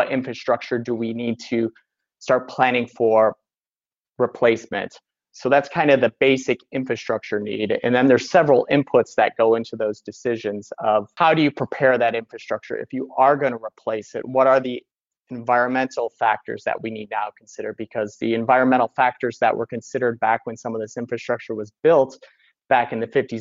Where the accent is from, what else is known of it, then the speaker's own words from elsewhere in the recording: Ohio, United States; Originally in Northwest Ohio, I grew up on the Great Lakes. I spent many days, nights on the western basin of Lake Erie working on boats and have quite a bit of maritime background.